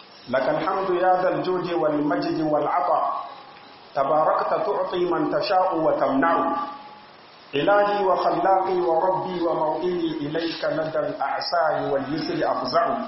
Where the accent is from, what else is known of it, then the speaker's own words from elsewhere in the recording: Niger; اللهم احفظ بلادنا النيجر، واجعله آمنا مطمئنا سخاء رخاء وسائر بلاد المسلمين.